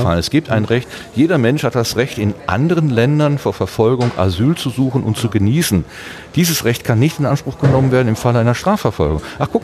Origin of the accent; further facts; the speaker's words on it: West Germany, Germany; ich bin nach dem Zweiten Weltkrieg aufgewachsen, ich bin im Westen Deutschlands aufgewachsen